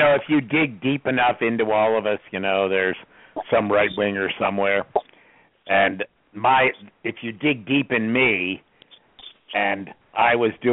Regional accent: Evansville, Indiana, United States; moved away; good enough to go see my hometown after not being there for 50 years. So in 2011, I visited Enzensville, Indiana

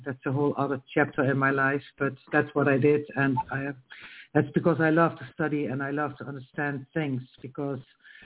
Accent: Netherlands; English is a second language; I am from the Netherlands, and in my country, I work with as a psychosocial therapist also with people who are incarcerated.

